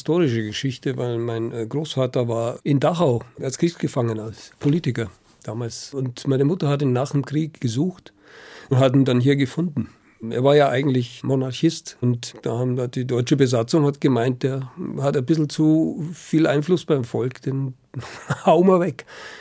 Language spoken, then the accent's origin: German; Vienna, Austria; born there; Ich bin gebürtiger Wiener, also mein Vater ist auch Wiener, aber eben meine Vorfahren, die sind alle vom Balkan, also aus ehemaligen Jugoslawien, aus Mazedonien, Serbien, also alles aus der Ecke da oben, Griechenland, Rumänien.